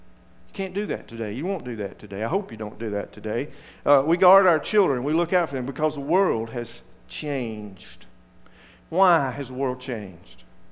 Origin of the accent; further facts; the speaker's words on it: Arab, Alabama, United States; I grew up in Arab, Alabama. You know that's why I don't make fun of anybody. I'm from Arab. What kind of town is Arab? It's a town that got its name by a mistake.